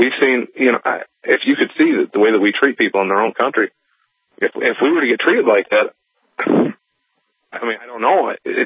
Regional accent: United States; I mean, we're cowboys. That's what we are. We're American. We say sir to nobody.

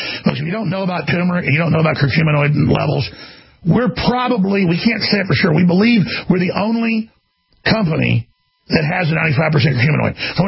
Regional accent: United States; I'm from the United States, and I've been a drunk before.

